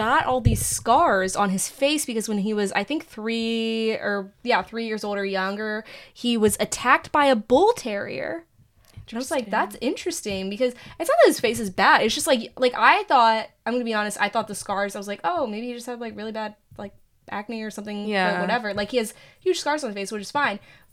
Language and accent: English; United Kingdom; I am British